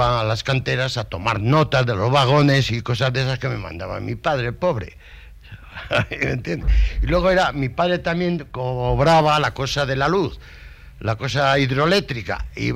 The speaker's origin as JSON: {"language": "Spanish", "region": "Basque Country", "country": "Spain", "lives_now": "Villarrubio, Spain", "said": "la provincia de Cuenca, ya soy medio vasco y medio de Cuenca, porque Cuenca me gusta, añoro Cuenca"}